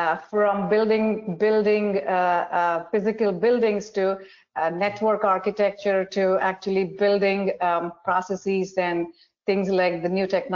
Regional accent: India; I did my major in architecture growing up in India

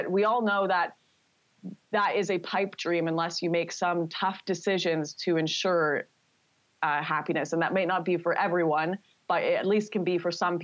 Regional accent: Vancouver, British Columbia, Canada; my hometown of Vancouver

